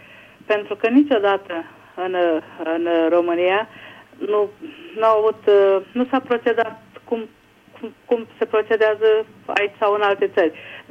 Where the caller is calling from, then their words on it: Budapest, Hungary; din Budapesta.